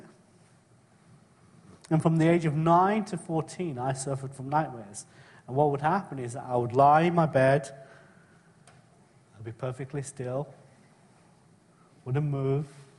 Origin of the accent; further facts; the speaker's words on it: England, United Kingdom; also born or lived in Kenya; I was born in Kenya. My family are from the state of Gujarat in India. They moved to Kenya, and then I was born there, and then we moved to England, and I was raised in England.